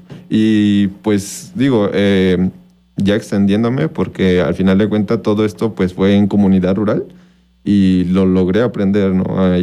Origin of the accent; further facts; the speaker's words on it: Tlayecac, Morelos, Mexico; Sí, soy nativo del estado. Soy del pueblo de Tlayecac